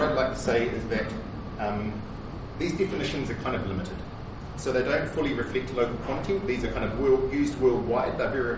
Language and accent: English; Tauranga, Bay of Plenty, New Zealand; now in Palmerston North, New Zealand; I grew up in Tauranga, but I live now in Palmerston North here.